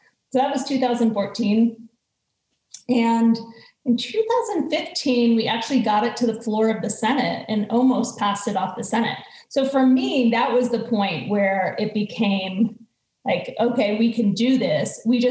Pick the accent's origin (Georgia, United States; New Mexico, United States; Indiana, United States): New Mexico, United States; I grew up here in New Mexico in a rural community south of Santa Fe, where there was a lot of drug use, a lot of marijuana use, problematic, unproblematic.